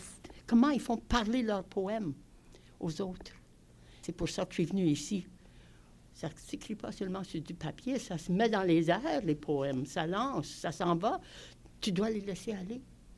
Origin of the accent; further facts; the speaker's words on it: Edmonton, Alberta, Canada; Oh non, moi je viens de l'Alberta, de Edmonton en Alberta. C'est dans l'ouest canadien, dans les provinces de la prairie.